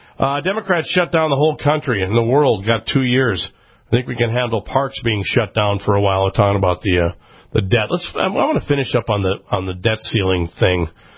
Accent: Minneapolis, Minnesota, United States; I remember going, growing up in the Twin Cities, going out to Cedar Hills to go skiing back in the day.

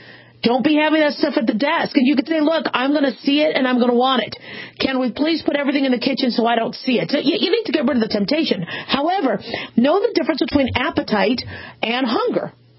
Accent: Phoenix, Arizona, United States; And I grew up in Phoenix, Arizona, so we were always sweating and dehydrated and undergoing heat shock

